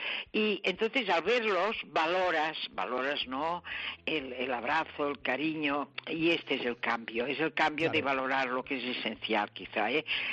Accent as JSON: {"language": "Spanish", "region": "Catalonia", "country": "Spain", "said": "Es que yo soy catalana."}